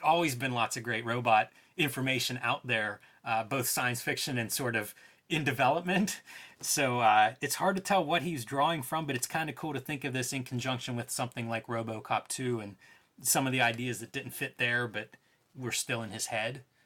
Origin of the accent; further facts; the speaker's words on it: United States; at least from my perspective as an American audience